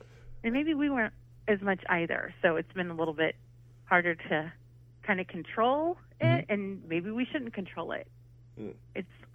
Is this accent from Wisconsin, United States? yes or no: no; Kansas, United States; You know, I'm Latina. I grew up in Kansas, of all places in the city.